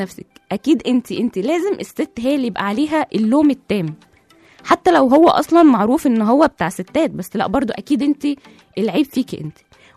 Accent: Egypt; يعني مثلا احنا عندنا في مصر عادي جدا

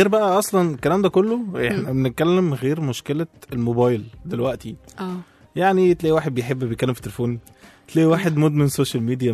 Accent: Egypt; في انواع لينا احنا كده كمصريين

